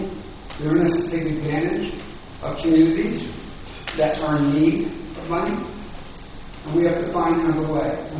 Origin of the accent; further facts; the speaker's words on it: Flushing, New York, United States; The gorgeous scenic beauty is very different than growing up in Flushing, New York, and watching a horrible Mets team play for a lot of years.